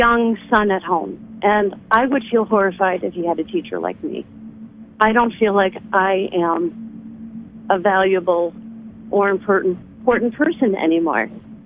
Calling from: Rhode Island, United States; I am calling from Rhode Island.

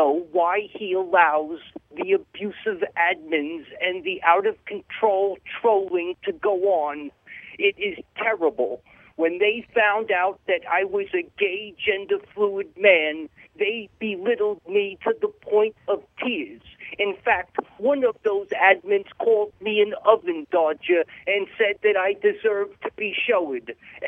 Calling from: New York, United States; I'm calling from New York.

